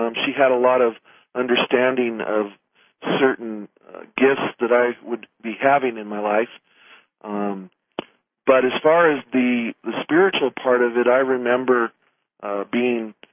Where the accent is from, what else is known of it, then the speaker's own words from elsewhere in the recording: Lake City, Washington, United States; born there; I was born in Lake City, Washington, next to Seattle there, and was raised by my grandparents for the first 6 years of my life.